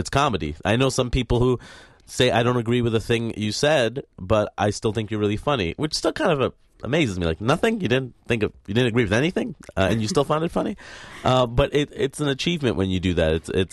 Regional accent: Queens, New York, United States; also born or lived in Maine; But, you know, I grew up in Queens, New York. I was sheltered in diversity, which I didn't realize until I went to college in Maine, which is very different.

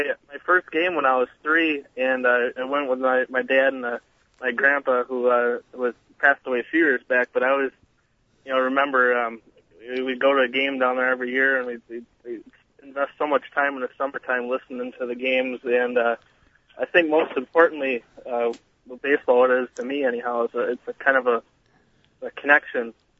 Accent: Kenosha, Wisconsin, United States; I was just going to kind of relate my story of I grew up in Kenosha, and I was actually a long-suffering Cub fan

